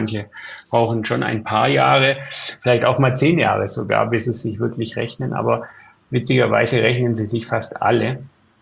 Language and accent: German; Bavaria, Germany; Ich bin im Allgäu aufgewachsen.